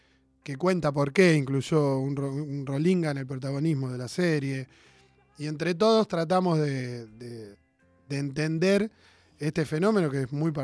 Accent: Junín, Buenos Aires Province, Argentina; born there; now in Rosario, Argentina; Yo vivo en Rosario, nací en Junín

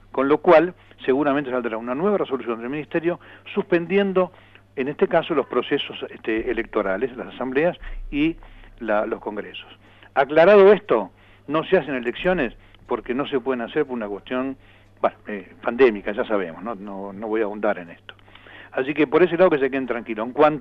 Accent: Avellaneda, Buenos Aires Province, Argentina; pues no soy de Patagones, pero bueno, yo soy de Avellaneda.

